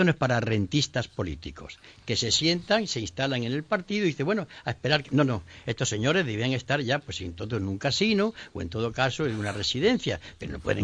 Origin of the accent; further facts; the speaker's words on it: Andalusia, Spain; born there; Por este orden cronológico, primero nací en Andalucía y después me hice comunista.